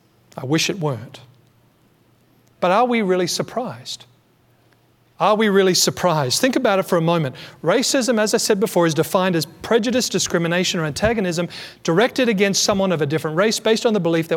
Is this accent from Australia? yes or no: yes; Australia; I'm from Australia, and our history is not neat and it's not clean either.